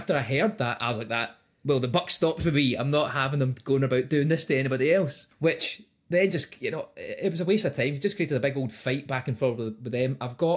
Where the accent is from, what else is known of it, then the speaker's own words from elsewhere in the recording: Glasgow, Scotland, United Kingdom; I'm a dentist from Glasgow in Scotland. I studied up in Dundee